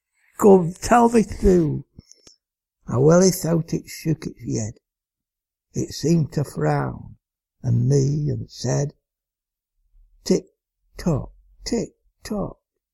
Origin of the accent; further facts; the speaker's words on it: Burnley, North West England, United Kingdom; also born or lived in Manchester; But I went to live with my grandparents in Burnley. When I was about five.